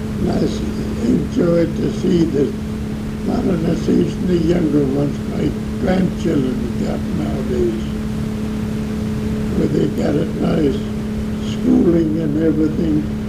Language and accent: English; United States; Yeah, I was born and raised in Monroe County. I was born in a log house and on a farm. And I took over the homestead, which my son is on now, and it's a centennial farm now. And I live in Ida